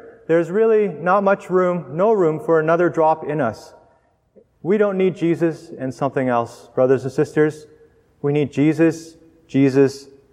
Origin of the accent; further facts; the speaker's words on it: Canada; I'm Canadian, of course.